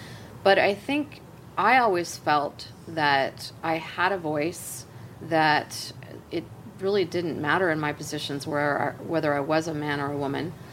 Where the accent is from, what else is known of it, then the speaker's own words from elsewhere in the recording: United States; And I think it's such a honor as an American citizen.